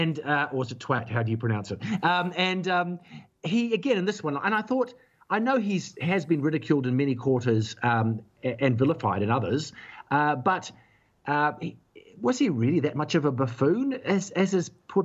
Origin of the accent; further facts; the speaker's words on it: New Zealand; and you are like me just growing up in New Zealand